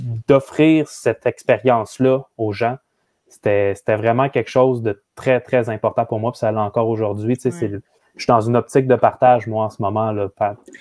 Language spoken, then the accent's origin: French; Laval, Quebec, Canada; now in Joliette, Canada; Je suis natif de Laval, non. Mais je réside à Joliette en ce moment.